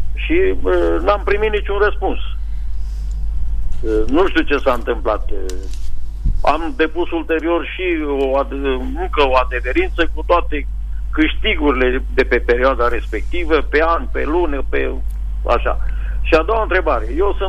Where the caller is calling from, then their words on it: Târgu Mureș, Mureș County, Romania; Sunt din Târgu Mureș